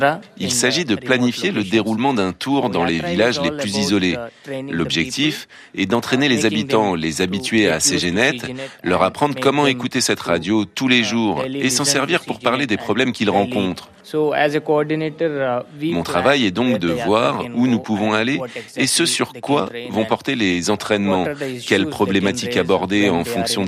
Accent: Hyderabad, Telangana, India; Je viens de l'état du Telangana au sud de l'Inde. J'ai grandi à Hyderabad.

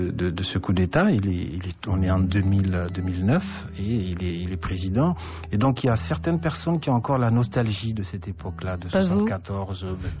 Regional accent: Agadez, Niger; c'est à Agadez, ça me rappelle mon enfance à Agadez.

